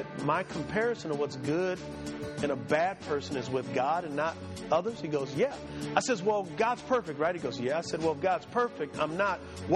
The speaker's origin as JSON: {"language": "English", "town": "San Antonio", "region": "Texas", "country": "United States", "tie": "born or raised there", "said": "I grew up in San Antonio, Texas. I was primarily raised by my grandmother, my mom and dad."}